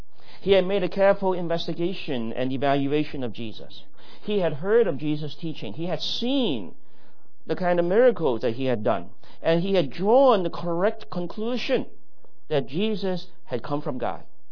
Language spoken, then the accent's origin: English; Hong Kong; when I was growing up in Hong Kong